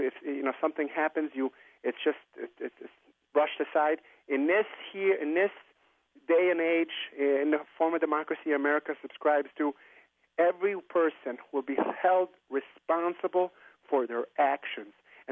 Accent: United States; Then I told them I was American. I was telling them, I'm an American also.

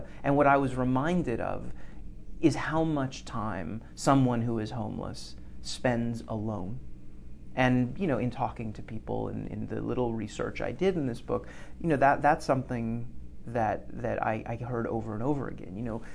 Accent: Los Angeles, California, United States; also born or lived in Paris, France; I grew up in Los Angeles, where part of my childhood was in LA, and I was always surrounded by immigrants, and then later lived in Paris

